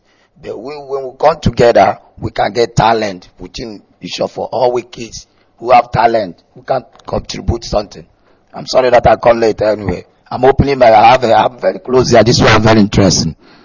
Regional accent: Nnewi, Anambra, Nigeria; I'm from Nigeria, Aibo, for the meantime. I'm from Anambra State, east side, Nnewi side. So, and I'm living here in Nostra.

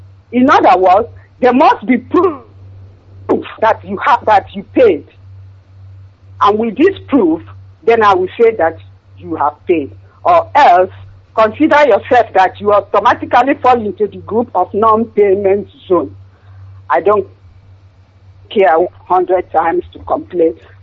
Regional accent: Arochukwu, Abia, Nigeria; now in Germany; I'm from Achari Hechiowa in Arochukwu, in Biafra land.

